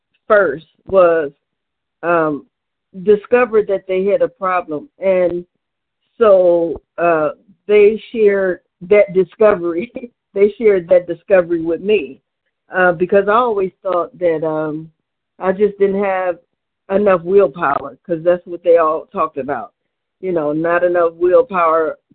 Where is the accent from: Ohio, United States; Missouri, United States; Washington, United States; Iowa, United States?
Ohio, United States; Cleveland; I'm from Cleveland, Ohio.